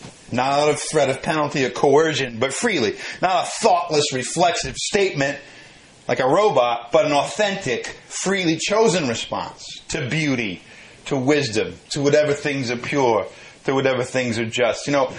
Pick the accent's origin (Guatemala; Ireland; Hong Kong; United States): Ireland; I'm Irish, and I think about there was a tradition in Ireland where when somebody died, people would hire mourners